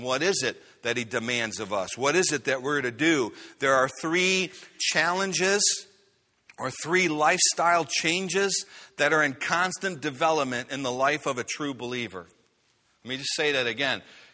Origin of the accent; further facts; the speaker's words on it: Chicago, Illinois, United States; English is a second language; I am not an English major. I went to Chicago Public Schools, and I had to learn English when I went to college.